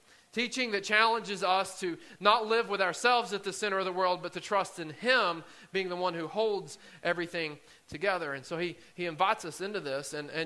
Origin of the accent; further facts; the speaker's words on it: Morgan County, Tennessee, United States; I grew up in Morgan County, so about an hour from here, on the other side of Oak Ridge, where there's not much of anything except land and some homes.